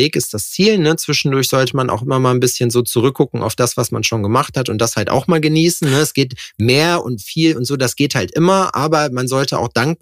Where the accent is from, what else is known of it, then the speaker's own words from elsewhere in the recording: West Germany, Germany; now in Jena, Germany; ich bin jetzt seit 2013 bin ich hier in Jena. Ich bin ja eigentlich Westdeutscher